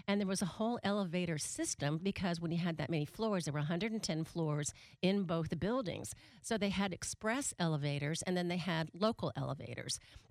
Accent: Atlanta, Georgia, United States; Many of y'all know, I'm a girl from Atlanta. I went to University of Georgia.

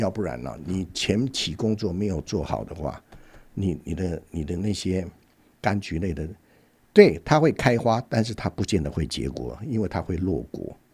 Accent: Taiwan; 我不知道那个丑菊是不是我们台湾人所讲的碰柑呢

